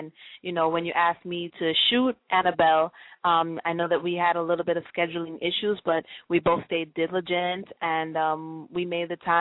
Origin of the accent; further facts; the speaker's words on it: New York, United States; moved away as an adult; now in Chicago, United States; I'm from New York originally, and I moved to Chicago in 2003.